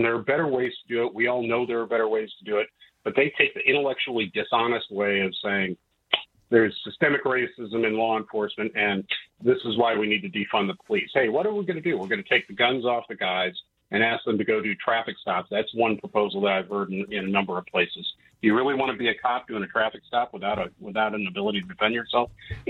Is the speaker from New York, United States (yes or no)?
no; Grosse Ile, Michigan, United States; I've done more than my share of stupid things when I grew up in Grosse Ile, right?